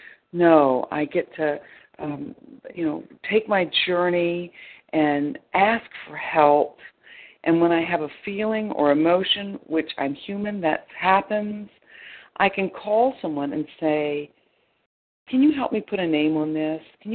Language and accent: English; Virginia, United States; I'm from Virginia.